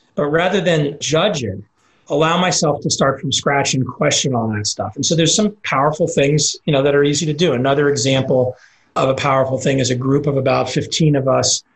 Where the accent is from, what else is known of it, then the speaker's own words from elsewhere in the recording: Dallas, Texas, United States; I grew up Jewish in Dallas, Texas. I was one of, you know, four Jews in a big high school, 1,000, 2,000 people.